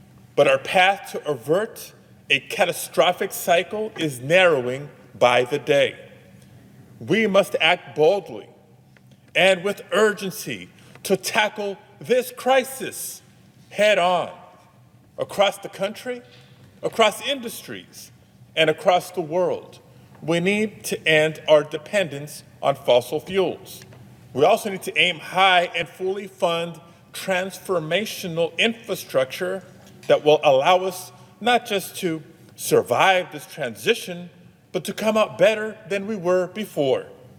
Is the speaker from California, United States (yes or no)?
yes; California, United States; I rise today because my home state of California is on fire.